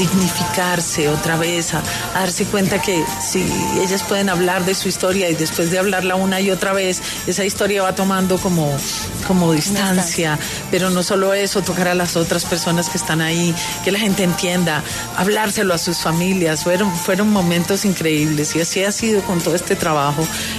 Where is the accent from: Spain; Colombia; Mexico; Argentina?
Colombia; Popayán, Cauca; una historia basada en mi tierra, en mi ciudad, Popayán, donde, como en muchas ciudades de este país, todo lo difícil se tapa y se oculta